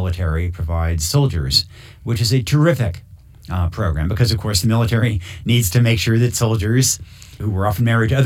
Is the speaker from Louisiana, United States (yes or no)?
no; Yamhill, Oregon, United States; And that's my hometown of Yamhill, Oregon, is one example of that.